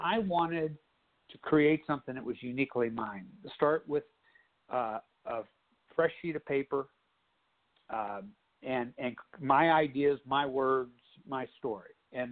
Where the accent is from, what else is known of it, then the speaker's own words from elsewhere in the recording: Brilliant, Ohio, United States; But it's set up in Brilliant, which is a town, like you said in your intro, where I grew up, is a village of about 1,650 people.